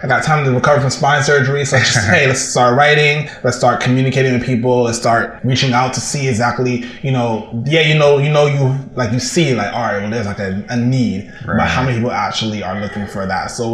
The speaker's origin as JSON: {"language": "English", "town": "Brooklyn", "region": "New York", "country": "United States", "tie": "born or raised there", "said": "Growing up in Brooklyn, we had a bunch of pirate stations that would play like soca all the time."}